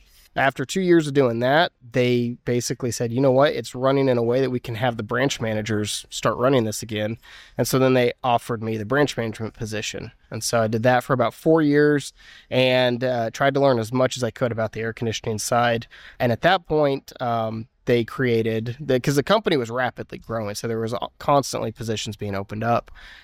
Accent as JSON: {"language": "English", "town": "DeSoto", "region": "Texas", "country": "United States", "also_born_or_lived": "Pennsylvania", "moved": "as an adult", "said": "I was originally from DeSoto, Texas. So two Texans moved out to Pennsylvania to meet each other."}